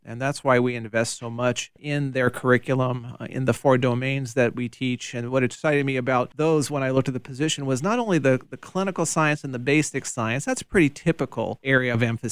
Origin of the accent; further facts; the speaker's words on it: Fredericksburg, Virginia, United States; born there; also born or lived in Philadelphia; I was born in Fredericksburg, Virginia. The family at that time lived in Philadelphia, but my father was stationed in Dahlgren doing some work with the military